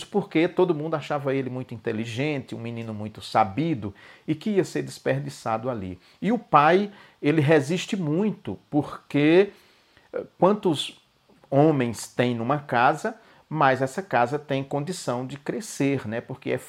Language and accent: Portuguese; Northeast Region, Brazil; Pelo menos lá na minha cidade, né?